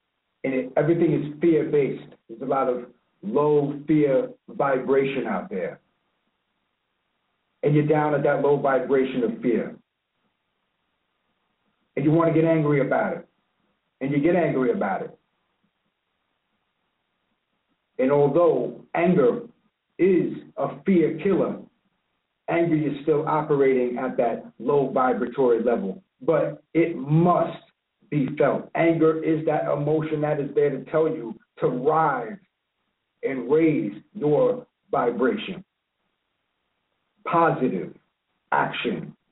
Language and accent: English; Long Island, New York, United States; a Long Island legend. I'm from Long Island.